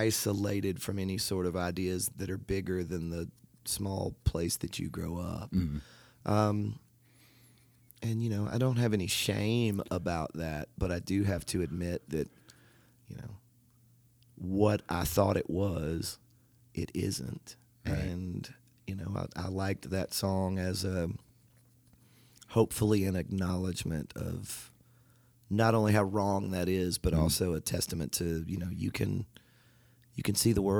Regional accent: Franklin, Tennessee, United States; also born or lived in Nashville; I grew up when I was born in Nashville, and then when my folks were able to afford a house when I was five or six, we moved south to this little town called Franklin, Tennessee. And I loved growing up there.

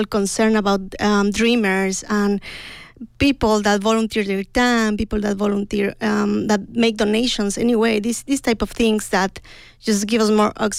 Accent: Mexico; now in United States; I'm an immigrant. I'm from Mexico, and I just came to Humboldt County for making my research on PhD

